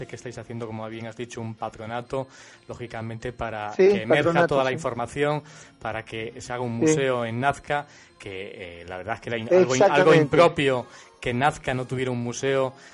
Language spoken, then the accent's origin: Spanish; Spain; now in United Kingdom; como periodista europeo, español aquí en el Reino Unido